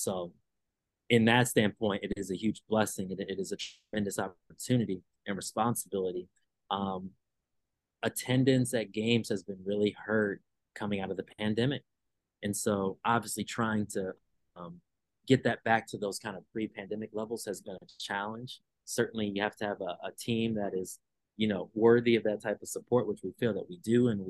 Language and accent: English; New York, United States; now in Greensboro, United States; You know, I'm a Midwesterner, I'm a New Yorker, driving is nothing.